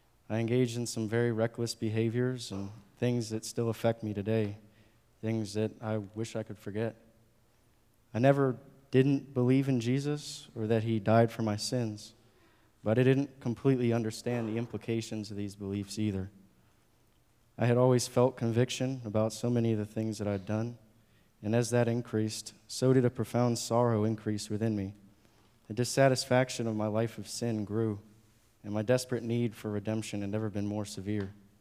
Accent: Richmond, Virginia, United States; now in Roanoke, United States; As some of you know, I grew up and lived in Richmond until about 6 months ago.

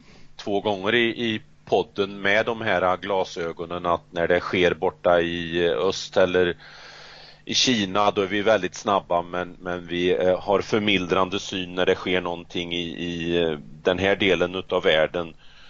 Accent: Värmland, Sweden; Som den värmlänning jag är.

